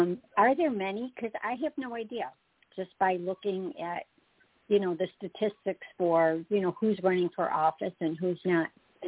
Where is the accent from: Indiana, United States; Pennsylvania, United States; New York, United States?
New York, United States; Cheektowaga; actually I'm from Cheektowaga, New York.